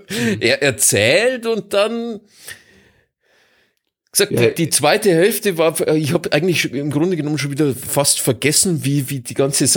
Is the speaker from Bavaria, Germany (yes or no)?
yes; Munich, Bavaria, Germany; ich bin ja Münchner